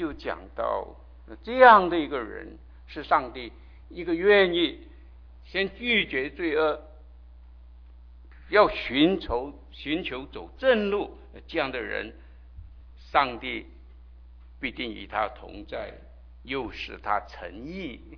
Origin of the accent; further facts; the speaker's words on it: China; 这是我们中国人的心态，我们连错错错到底，就是不要讲，就是不要宣扬。